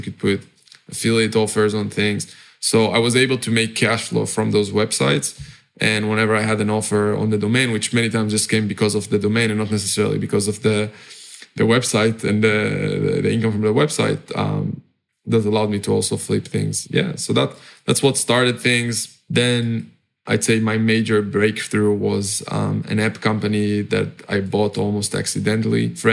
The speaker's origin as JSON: {"language": "English", "country": "Israel", "lives_now": "Cyprus", "said": "I'm originally from Israel. I'm currently kind of like a bit of a global citizen. Have residency in a few countries, but I'm at the moment in Cyprus, which is a small, nice island in Europe."}